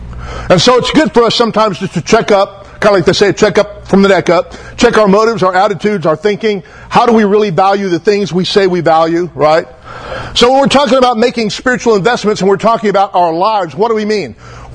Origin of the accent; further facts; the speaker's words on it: Taft, United States; moved away as an adult; I was born and raised in Taft till about 21, then I moved away, was gone off and on, but for the most part, gone for 30 years.